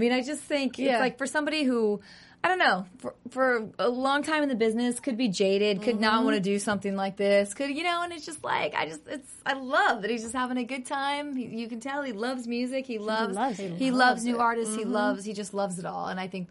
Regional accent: Omaha, Nebraska, United States; I like because he gives a little shout out to East of Omaha, and I'm from Omaha.

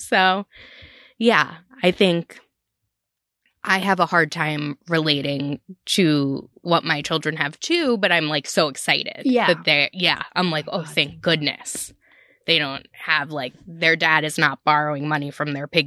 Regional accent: New Jersey, United States; I grew up in Central New Jersey, which Central New Jersey is a thing for all those people who say it's not.

